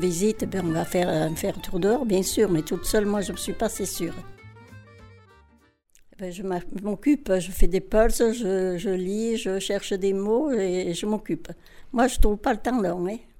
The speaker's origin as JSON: {"language": "French", "region": "Provence-Alpes-Côte d'Azur", "country": "France", "tie": "born there", "moved": "as an adult", "lives_now": "Menglon, France", "said": "Je suis née dans les Hautes-Alpes. Quand je me suis mariée, je suis venue dans la Drôme. Et ça va faire 4 ans que je suis là, bientôt 4 ans."}